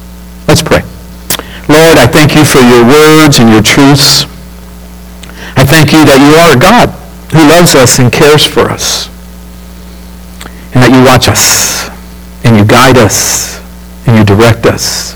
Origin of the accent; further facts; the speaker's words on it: California, United States; she goes, what's it like growing up in California when people don't go to church? It was really funny that she was saying the same thing I was, just in the other way.